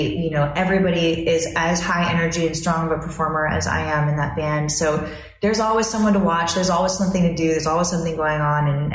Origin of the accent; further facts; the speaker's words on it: Los Angeles, California, United States; You know, I'm from Los Angeles and I love LA. Like, I love where I'm from. I love my hometown.